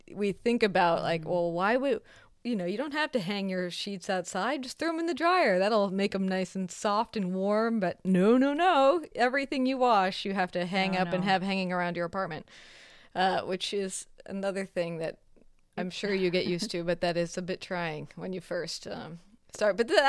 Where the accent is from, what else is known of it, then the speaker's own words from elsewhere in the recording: Midwest, United States; accent: Midwestern; because we're moving from the Midwest of the United States to the West Coast of the United States. What did I learn to lose and learn to lose very quickly? My Midwestern accent.